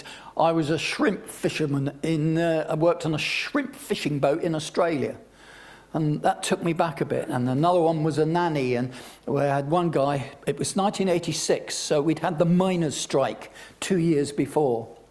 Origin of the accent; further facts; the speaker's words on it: Scotland, United Kingdom; I was born in Scotland. I was born 8 miles down the road. My father was born in the same place. We were living in the house that he was born into.